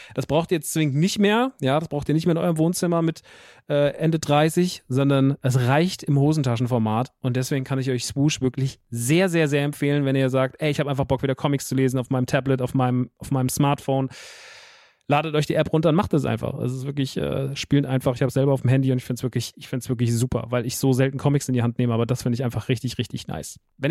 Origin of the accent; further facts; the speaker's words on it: Rodgau, Hesse, Germany; Nerdy Turdy World in Rottgau-Jügesheim, meiner alten Heimat.